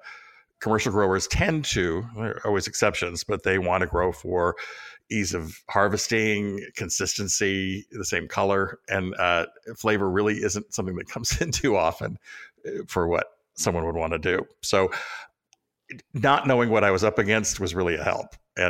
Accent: California, United States; Well, I grew up in the Bay Area, and Mexican food was always part of it.

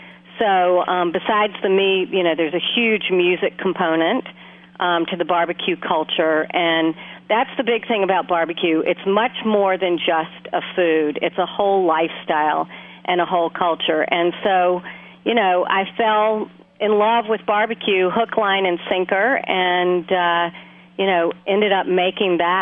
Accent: North Carolina, United States; I grew up in North Carolina, and So I was raised on barbecue, and in North Carolina, it's pulled pork.

